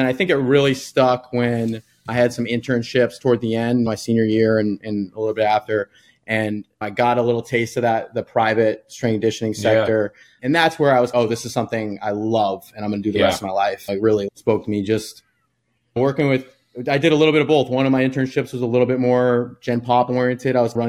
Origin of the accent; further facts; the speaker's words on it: Brookline, Massachusetts, United States; So I grew up in Brookline, Mass. Ended up going to Springfield College for exercise science.